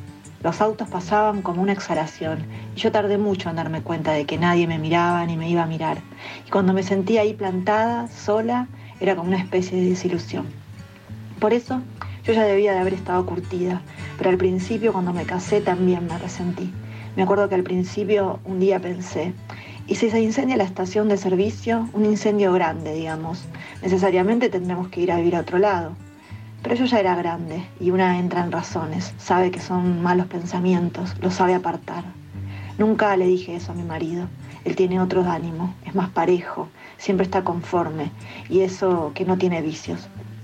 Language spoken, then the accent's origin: Spanish; Remedios de Escalada, Buenos Aires Province, Argentina; born there; Nací en Remedios de Escalada, un barrio de zona sur. Es un barrio ferroviario.